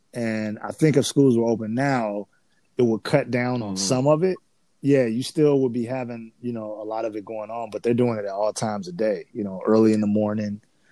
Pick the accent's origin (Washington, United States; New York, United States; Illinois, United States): Illinois, United States; Harvey; Nigga, I'm from Harvey.